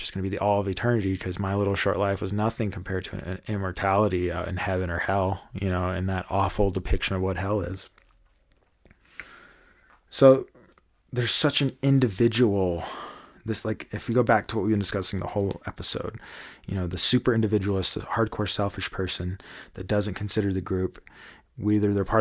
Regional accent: Tennessee, United States; You know, I was born in Tennessee, and in Tennessee, you are the minority if you're not Christian. Most people, when I was growing up, were part of the church.

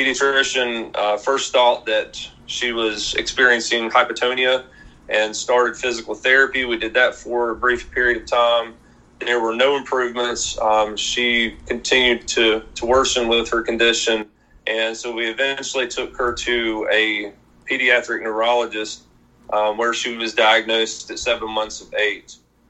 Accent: Virginia, United States; So I grew up here in Southwest Virginia

